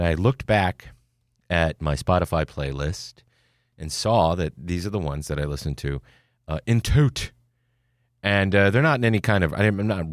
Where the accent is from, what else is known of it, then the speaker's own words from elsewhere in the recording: Pennsylvania, United States; I'm from Pennsylvania originally. I kind of dig the Steelers.